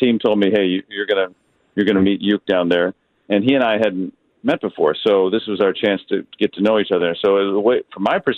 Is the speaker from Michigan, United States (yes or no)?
yes; Detroit, Michigan, United States; I said, well, I'm originally from Detroit.